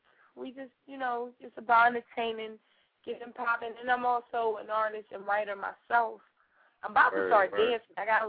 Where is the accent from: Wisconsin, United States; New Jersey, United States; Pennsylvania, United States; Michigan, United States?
Pennsylvania, United States; Philadelphia; I'm from Philly.